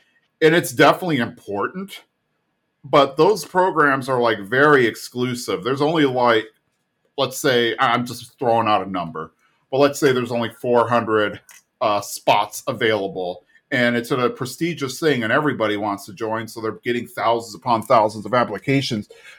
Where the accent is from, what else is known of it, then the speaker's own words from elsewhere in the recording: San Antonio, Texas, United States; Here, an idea that I can put out there, and it's from my hometown of San Antonio.